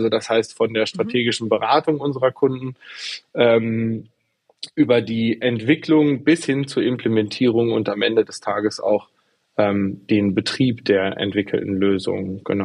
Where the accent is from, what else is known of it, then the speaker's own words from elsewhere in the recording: Dortmund, North Rhine-Westphalia, Germany; Ich komme aus Dortmund, bin da ganz fest verwurzelt.